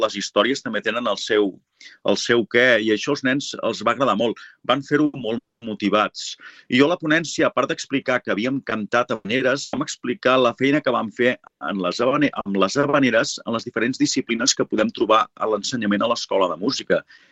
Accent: Catalonia, Spain; com bé, humils músics d'aquí, de Catalunya.

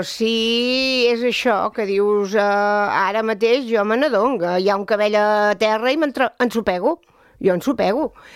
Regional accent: Calella, Catalonia, Spain; also born or lived in Barcelona; el meu pare era de Calella, i llavors la mama era de Barcelona. I vàrem néixer a Barcelona, però ja ens van portar cap aquí els meus pares, es van afincar aquí quan es van casar, i ens vam afincar aquí, i jo em sento calellenca.

